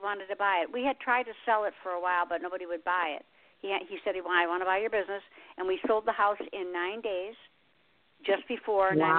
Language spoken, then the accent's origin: English; Michigan, United States; I'm from Michigan, I know.